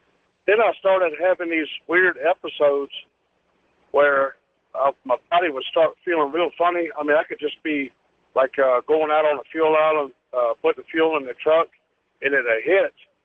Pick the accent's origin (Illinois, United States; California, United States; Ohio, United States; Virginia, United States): Virginia, United States; I'm from Virginia.